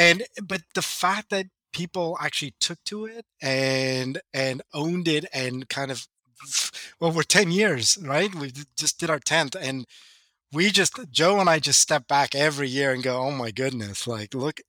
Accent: Philippines; pronouns he, him. I am Filipino, black hair, dark eyes

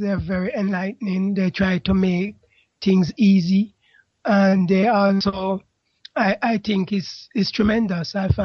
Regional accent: Enfield, London, United Kingdom; I'm from London, Enfield.

